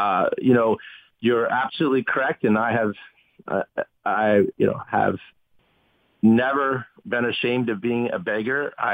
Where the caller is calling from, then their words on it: Haiti; Yes, I'm calling you from Haiti.